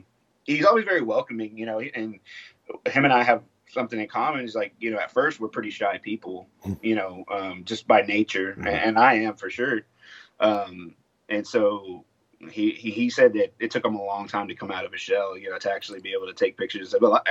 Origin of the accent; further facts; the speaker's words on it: San Marcos, Texas, United States; But really, I grew up in San Marcos, so we would take, I wouldn't say weekly pilgrimages, but probably bi-weekly or at least once a month to Lockhart.